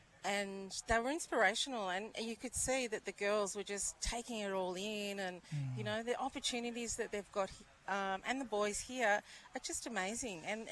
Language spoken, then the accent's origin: English; North Stradbroke Island, Queensland, Australia; I'm a very, very proud Quandamooka woman from, I'm from the Noonuckle tribe, and I'm from Mingjuraba, which is North Stradbroke Island in and it's just off Brisbane, so I'm a Murray woman.